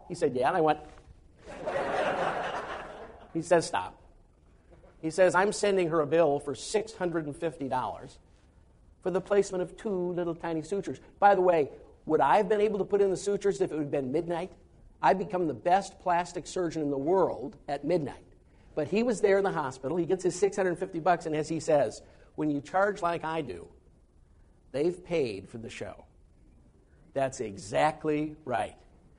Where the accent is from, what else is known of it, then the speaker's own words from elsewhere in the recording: Midwest, United States; and I'm from the Midwest, the understated Midwest.